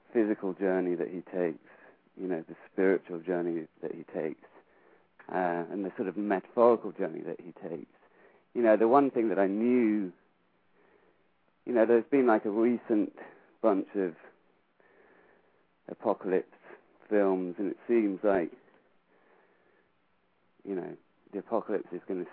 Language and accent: English; England, United Kingdom; You know, obviously I'm from England